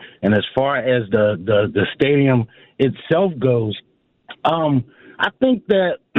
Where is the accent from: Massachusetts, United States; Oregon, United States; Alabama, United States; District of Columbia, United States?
District of Columbia, United States; Washington; I care about the D.C. residents. I'm from Southeast, and I care about the residents of the city.